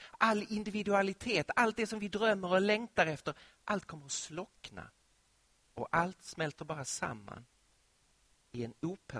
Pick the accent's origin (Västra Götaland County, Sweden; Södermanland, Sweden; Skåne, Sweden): Skåne, Sweden; Lund; also born or lived in Malmö; som skåning född och uppvuxen i Lund och som bodde i Malmö under några år